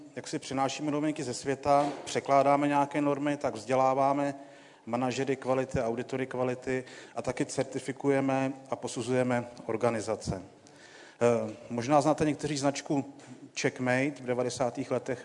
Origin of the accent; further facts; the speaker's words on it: Moravia, Czechia; born there; now in Czech Republic; bydlím kousek za Prahou a narodil jsem se na Moravě, tak jako spousta Pražáků.